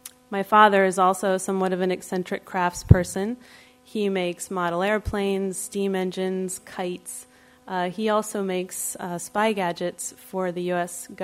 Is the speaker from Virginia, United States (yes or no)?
yes; Virginia, United States; also born or lived in Manassas; I was born in Manassas, Virginia, as Glenn mentioned, and grew up in Northern Virginia.